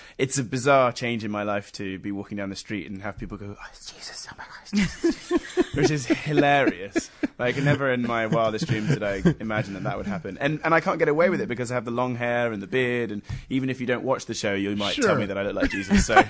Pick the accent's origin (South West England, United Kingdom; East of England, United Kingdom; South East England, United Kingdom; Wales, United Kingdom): South West England, United Kingdom; Bath; born or raised there; also born or lived in Essex; now in California, United States